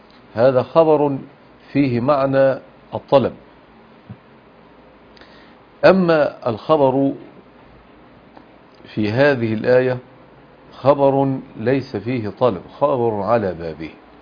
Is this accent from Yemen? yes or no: no; Egypt; النصارى عندنا في مصر كانوا يطالبون أن تحكم فيهم الشريعة الإسلامية